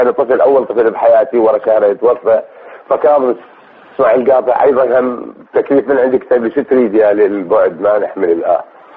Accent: Nasiriyah, Dhi Qar, Iraq; أنا من مدينة الناصرية من الذيقار.

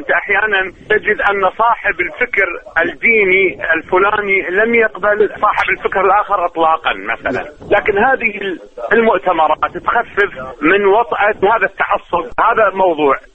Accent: Iraq; خصوصا عندنا في العراق أو في العالم العربي

